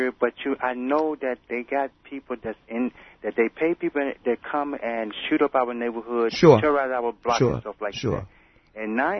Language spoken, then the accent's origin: English; Brooklyn, New York, United States; from Brooklyn.